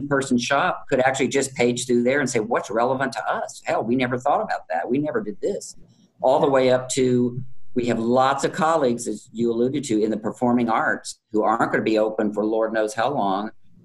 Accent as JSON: {"language": "English", "town": "Houston", "region": "Texas", "country": "United States", "tie": "born or raised there", "said": "unlike my hometown of Houston, you know, which I'm talking to my family all the time."}